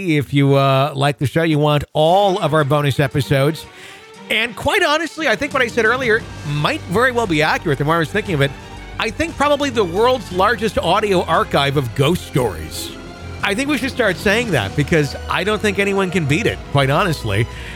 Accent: Wisconsin, United States; But this was like circa 1987 at the, called the Lutheran Home in my hometown in Wisconsin.

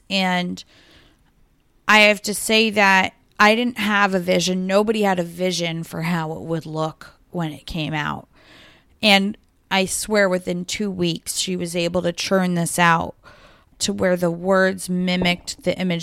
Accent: Connecticut, United States; I grew up in Connecticut and I'm very familiar with Westchester, but here I was in New Jersey.

